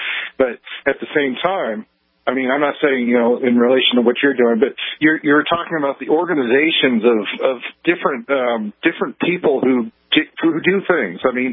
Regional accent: California, United States; now in Wyoming, United States; I'm from California, but I live in Wyoming now.

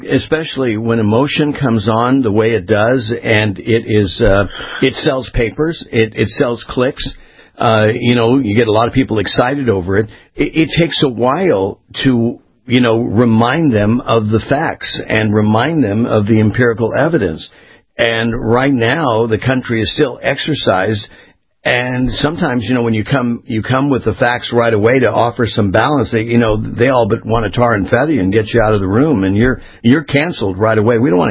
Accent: California, United States; I was born and raised in California. I tell people, you know, we had earthquakes.

